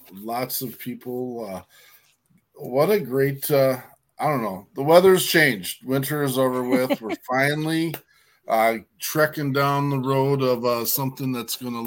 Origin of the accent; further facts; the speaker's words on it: Wyoming, United States; I'm a hillbilly from Wyoming State.